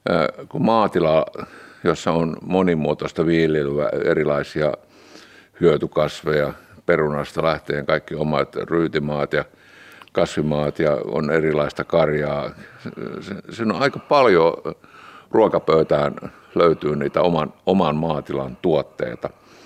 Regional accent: Eastern Finland, Finland; Minä olen itäsuomalaisesta maalaiskodista kotoisin ja kyllä siellä maaseudulla, kun 50-luvun lapsia olen

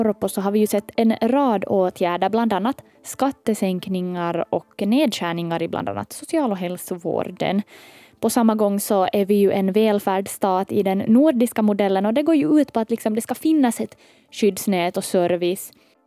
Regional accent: Finland

